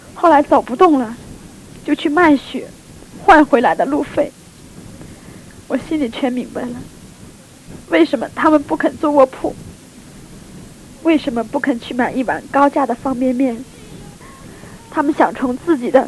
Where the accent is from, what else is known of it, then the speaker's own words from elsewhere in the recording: China; 耶稣的宝血，外国传教士的血，还有我们中国人自己的血。